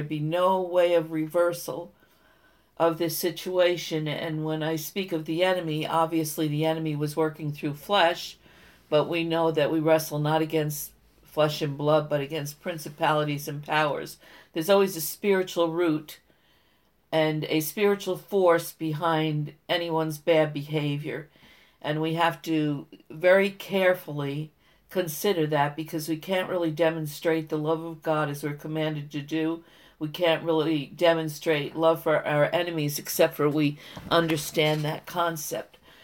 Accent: Windsor, Connecticut, United States; I'm coming from Windsor, Connecticut, and I just want to share a little bit what the Lord's quickening to me today

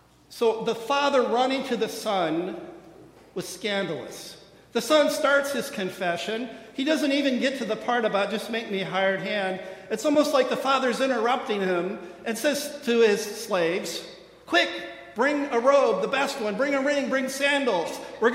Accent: Iowa, United States; Now, I don't know about you, but I eat a lot of pork, and I grew up in Iowa, so I'm pretty familiar with pigs.

